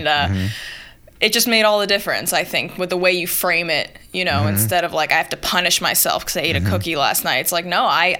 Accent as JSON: {"language": "English", "town": "New Paltz", "region": "New York", "country": "United States", "tie": "born or raised there", "said": "I grew up in New Paltz, Gardner, around the mountains. My dad moved here because of the rock climbing."}